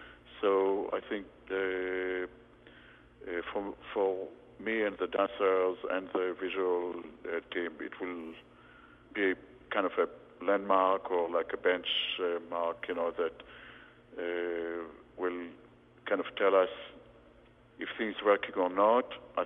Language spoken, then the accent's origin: English; Israel; English is a second language; Growing up in Israel, folk dance was one of the popular pastime